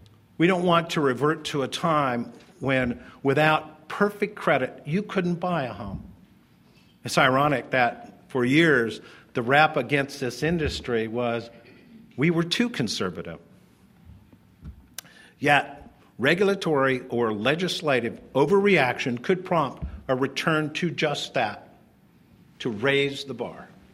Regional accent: United States; I'm also an American, and one of the freedoms we enjoy is the freedom to take risk

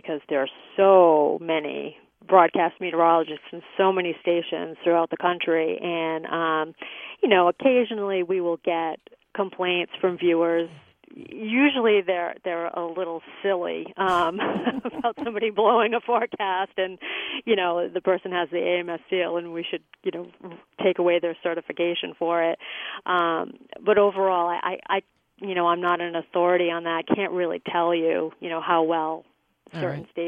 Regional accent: New England, United States; I'm from New England, so believe me, I wait until a day before to check the weather

